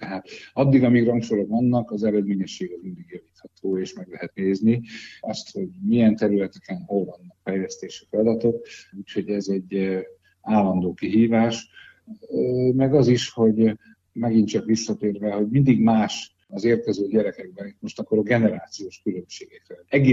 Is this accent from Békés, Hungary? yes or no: yes; Gyula, Békés, Hungary; Egyébként gyulai vagyok.